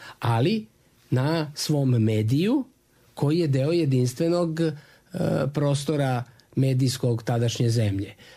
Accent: Dubrovnik, Dubrovnik-Neretva County, Croatia; also born or lived in Belgrade, Serbia / Montenegro; mi iz Danilograda u Crnoj Gori, moja cela porodica, brati i dve sestre, mi smo rođeni u Beogradu, ali smo odrastali i u Dubrovniku i u Crnoj Gori, kod naših baba, kod dede

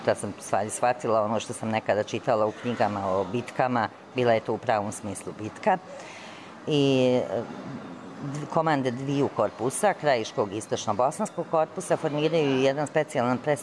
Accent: Lončari, Republika Srpska, Bosnia & Herzegovina; Ja sam odrasla u Lončarima i iz Oraše sam izašla kod mojih roditelja

